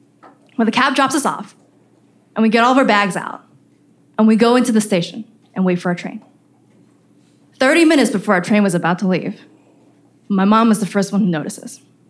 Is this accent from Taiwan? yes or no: yes; Taiwan; English is a second language; So growing up in Taiwan, my favorite movie was Mulan, because like Mulan, I had a mother who wanted me to be a proper lady.